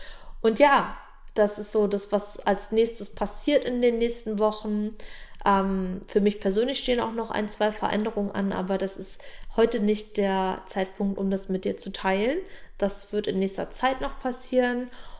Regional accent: Brandenburg, Germany; in der schönen Prignitz, in meiner Heimat am Deich

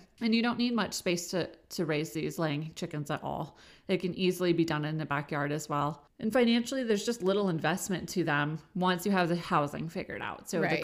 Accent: Oregon, United States; So I'm from Oregon, where hazelnuts are grown like

